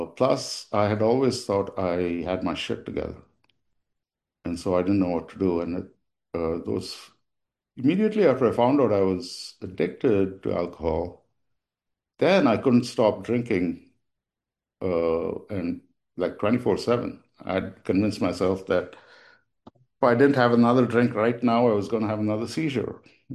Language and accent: English; India; I realized pretty young, growing up in India, that I was gay